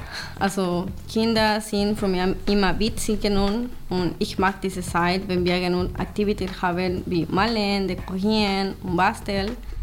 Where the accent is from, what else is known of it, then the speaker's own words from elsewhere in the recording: Mexico; German is a second language; now in Germany; ich komme aus Mexiko. Ich bin 21 Jahre alt, in einem Monat ich bin 22 Jahre.